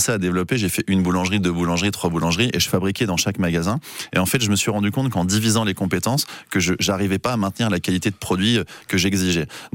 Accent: Grand Est, France; je suis originaire de Lorraine, à la base

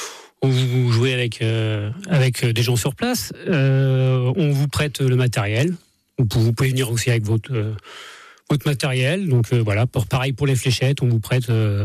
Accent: Angers, Pays de la Loire, France; Ah non, je suis angevin.

